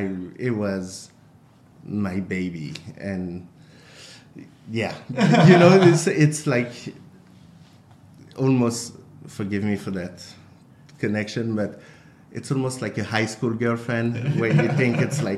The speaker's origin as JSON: {"language": "English", "country": "France", "tie": "born or raised there", "moved": "yes", "said": "I used to take my parents' car, like, unofficially growing up in France."}